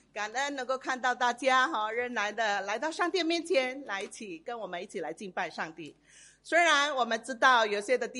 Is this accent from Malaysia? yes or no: yes; Sandakan, Sabah, Malaysia; moved away as an adult; 这三打根就是我的家乡，就有一个我从小到大的到29岁才离开的一个的教会因为要嫁人了